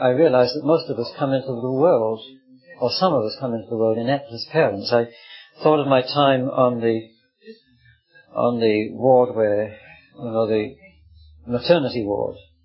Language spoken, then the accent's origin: English; United Kingdom; it's not entirely my fault that I was brought up in Britain.